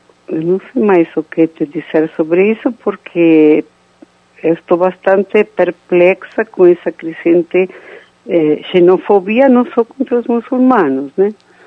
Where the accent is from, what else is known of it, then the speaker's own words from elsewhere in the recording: Argentina; Portuguese is a second language; now in Brazil; Eu sou imigrante no Brasil e minha família foi imigrante na Argentina. E durante minha infância na Argentina havia uma convivência ótima entre muçulmanos e católicos